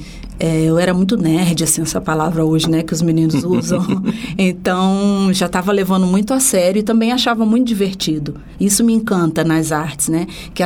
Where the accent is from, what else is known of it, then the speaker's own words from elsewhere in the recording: Rio de Janeiro, Brazil; E eu sou a filha caçula, sou do Rio de Janeiro, de um bairro chamado Coqueiros.